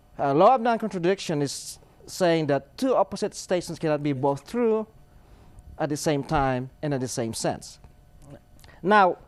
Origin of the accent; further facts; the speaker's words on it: Philippines; moved away as an adult; now in Charlotte, United States; I'm from the Philippines also. I'm a Filipino. And then we moved to Charlotte about 3 years ago to go to the seminary.